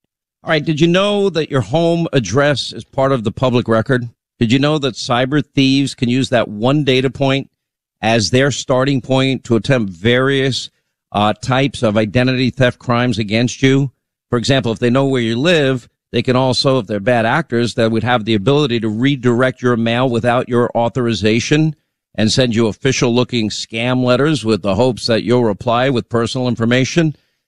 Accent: United States; as an American citizen, and I am a conservative, and I'm a proud conservative

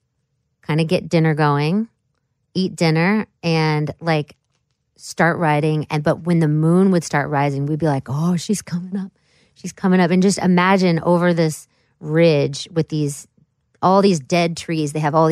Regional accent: Lawrence, Kansas, United States; I grew up in Lawrence.

